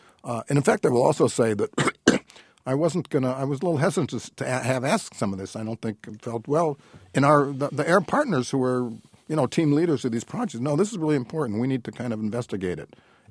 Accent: United States; I'm just responding as an American citizen who lived through that.

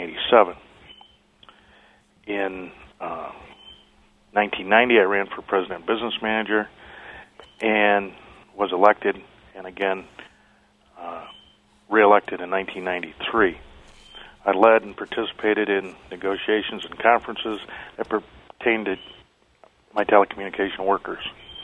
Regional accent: Aurora, Illinois, United States; I was born in Aurora. I went to grade school and high school in Aurora. I graduated from East Aurora High School in 1966.

